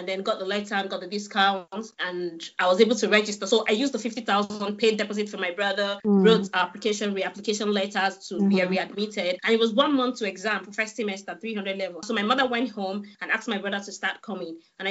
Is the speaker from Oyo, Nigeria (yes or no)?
no; Abia, Nigeria; It's not like I came back to Lagos. I'm from Abia State. So I went to my village in Obakalomwa here and stayed in my village.